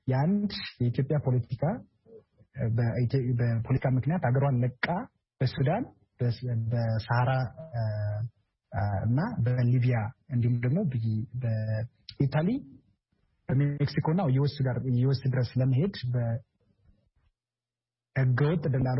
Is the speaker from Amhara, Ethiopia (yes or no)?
yes; Amhara, Ethiopia; born or raised there